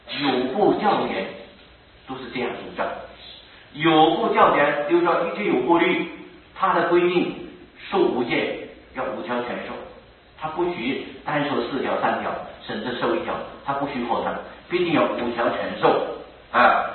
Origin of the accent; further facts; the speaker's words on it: China; 因为我们中国人呢般呢对持无没有这个习惯